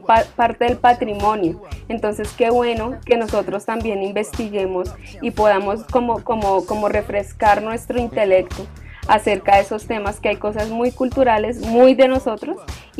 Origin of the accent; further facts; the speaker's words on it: Colombia; pero en verdad el teatro nativo de nosotros como colombianos y como latinoamericanos, como hispanos, viene desde esas expresiones orales místicos, podría decirse, de nuestros indígenas